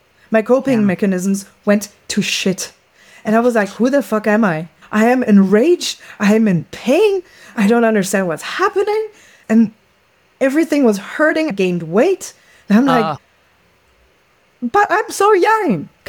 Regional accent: São Paulo, Brazil; also born or lived in Hong Kong / Berlin; I come from Sao Paulo, right? We've got over 20 million people. And then lived in Hong Kong and in Berlin and always big cities. So I'm a city girl.

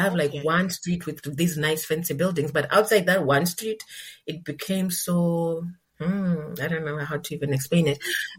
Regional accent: Zimbabwe; now in Eastern Europe; And the jacket that I came with from Zimbabwe didn't even cut it.

